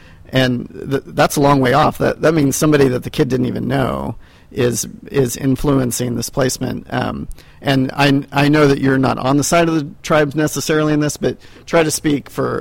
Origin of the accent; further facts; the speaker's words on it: Oklahoma, United States; And I'm originally from Oklahoma, and that was just everywhere.